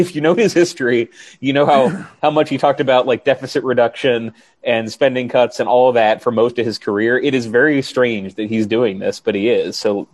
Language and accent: English; Delaware, United States; And I'm from Delaware. Like, that's not a state that would be crippled by a $15 minimum wage by any means.